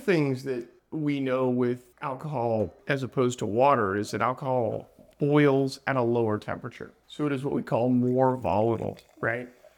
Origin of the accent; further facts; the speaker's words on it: California, United States; I grew up sailing on the San Francisco Bay